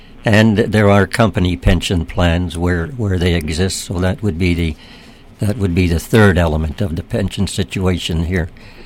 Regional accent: Hamilton, Ontario, Canada; the steel company in Hamilton, my hometown

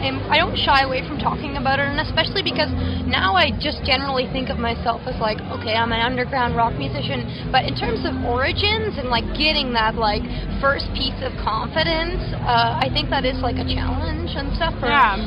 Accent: East Coast, Canada; now in Montreal, Canada; Me and Rose are from the East Coast originally, but we all met we all went to Mount A, and so are kind of part of like a Sackville expat community in Montreal.

